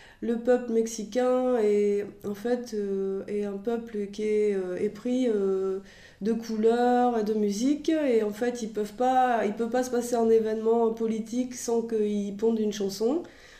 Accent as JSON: {"language": "French", "country": "France", "said": "aussi chez nous en France"}